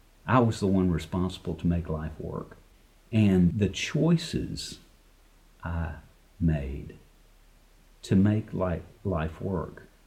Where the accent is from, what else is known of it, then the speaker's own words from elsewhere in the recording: Alabama, United States; I was born in Alabama and raised in a home with 2 parents.